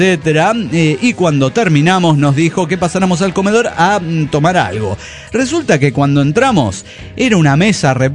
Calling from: San Luis, Argentina; de San Luis, Argentina.

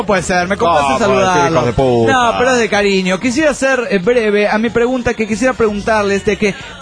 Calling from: Panama; de Panamá.

